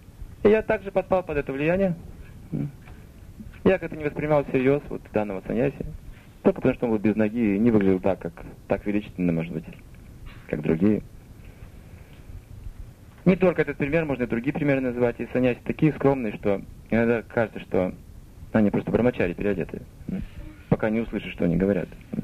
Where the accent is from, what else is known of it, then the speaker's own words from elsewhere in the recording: Russia; moved away; мы приехали из России, вообще ничего не видели.